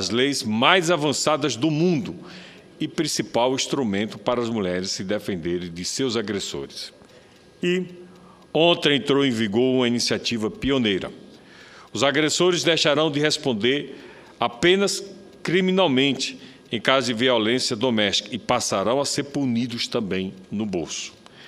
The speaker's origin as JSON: {"language": "Portuguese", "town": "Itabaiana", "region": "Sergipe", "country": "Brazil", "tie": "born there", "said": "1 em Itabaiana, cidade em que nasci"}